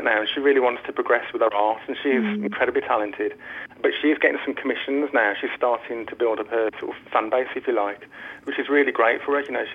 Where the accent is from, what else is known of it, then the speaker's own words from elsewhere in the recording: Tipton, West Midlands, United Kingdom; Which I have because I grew up in Tipton and my dad still lives there.